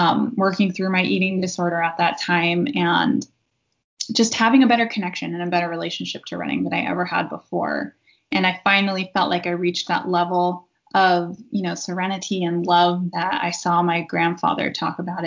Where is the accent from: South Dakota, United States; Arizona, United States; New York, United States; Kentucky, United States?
South Dakota, United States; moved away; also born or lived in Maine; I had moved away from my family and tribe and the community that I was raised in South Dakota to Maine, which is a very rural state.